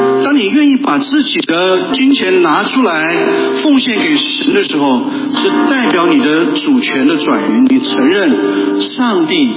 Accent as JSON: {"language": "Chinese", "country": "China", "said": "很多时候我们从中国大陆来的"}